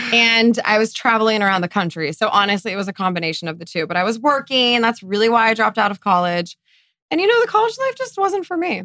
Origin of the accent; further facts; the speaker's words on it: Laguna Beach, California, United States; Had to go around and say, hi … from Laguna Beach.